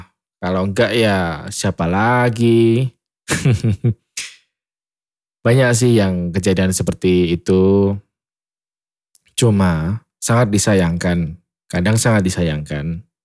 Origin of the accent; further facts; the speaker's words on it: Java, Indonesia; Saya orang Jawa jadi gak lanyah bahasa Inggris, ngoten.